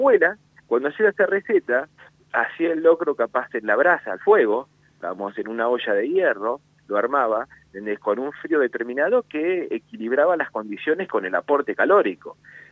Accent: Argentina; nos hace identificar como argentinos

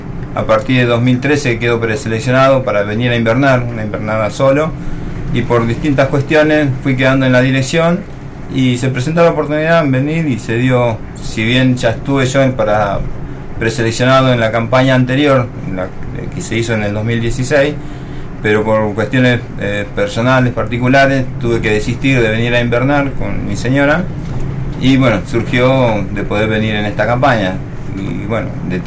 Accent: Buenos Aires, Argentina; also born or lived in Tintina, Santiago del Estero; yo soy de nacimiento santiagueño, un pueblito muy lejano en el norte de Santiago del Estero, Tintina se llama, criado en Buenos Aires, con papá, mamá y mis dos hermanas.

